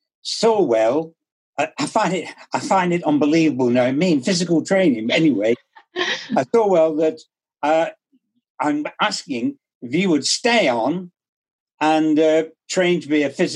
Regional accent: Bolton, North West England, United Kingdom; now in Preston, United Kingdom; You'll be here in Preston. It's not far from my hometown, Bolton.

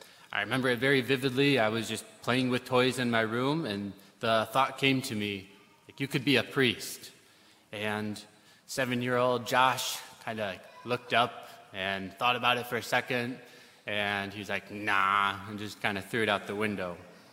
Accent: Fowler, United States; So I come from Fowler, along with Father Matthias, you know, the land flowing with milk and honey, where everyone drinks holy water

